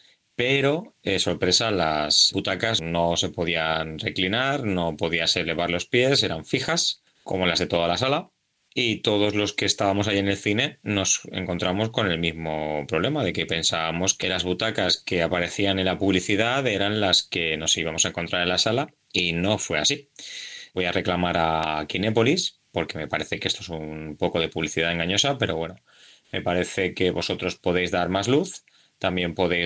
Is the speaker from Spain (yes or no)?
yes; Paterna, Valencian Community, Spain; de Paterna y les queríamos hacer una consulta